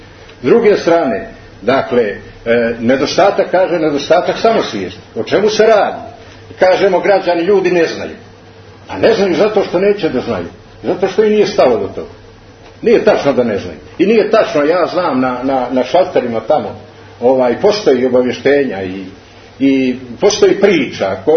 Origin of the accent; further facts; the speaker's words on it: Serbia; I u ostalom se ja legitimišem svaki put da sam ja Srbin